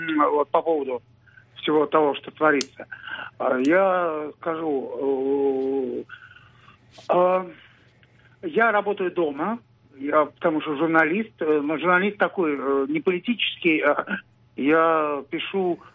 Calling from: Moscow, Russia; Мне 43 года, я из Москвы.

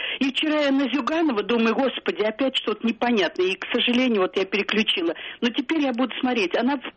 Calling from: Lipetsk, Lipetsk Oblast, Russia

